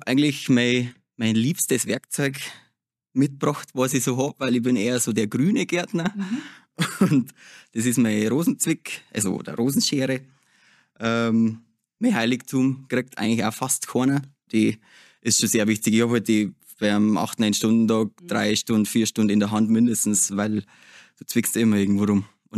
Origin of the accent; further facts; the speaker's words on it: Agatharied, Bavaria, Germany; Ich komme aus Agathari, das ist im Landkreis Mirschbach.